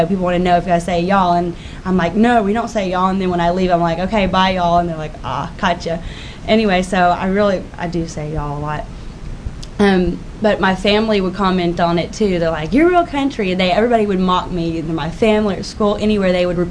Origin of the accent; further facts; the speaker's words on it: Huntsville, United States; born there; When I was little, I was born in Huntsville, and we lived down the country